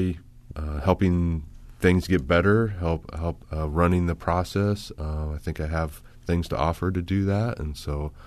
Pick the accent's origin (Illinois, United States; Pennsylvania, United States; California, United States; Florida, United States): Illinois, United States; Macomb; Growing up, I'm from Macomb originally. Growing up, I probably never imagined I would come back here.